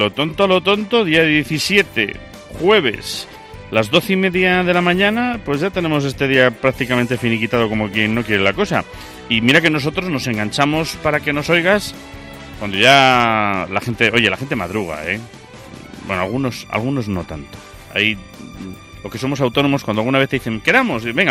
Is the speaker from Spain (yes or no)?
yes; Spain; somos españoles